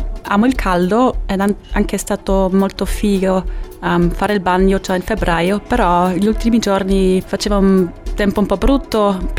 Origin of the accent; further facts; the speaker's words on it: Graz, Styria, Austria; Italian is a second language; now in Cagliari, Italy; Graz, Austria.